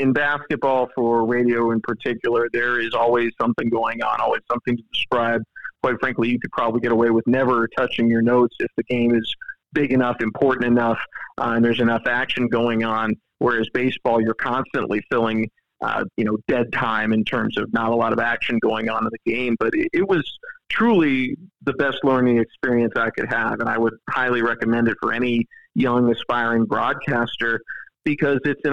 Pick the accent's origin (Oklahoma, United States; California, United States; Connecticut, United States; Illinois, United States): California, United States; San Jose; I grew up in San Jose, California, which has a strong, exciting downtown